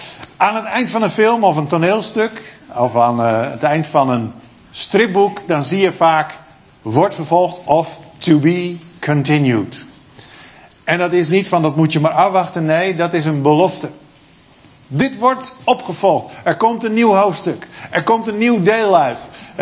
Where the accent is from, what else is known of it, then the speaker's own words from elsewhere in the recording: Netherlands; Ja, ik ben ook een echte Hollander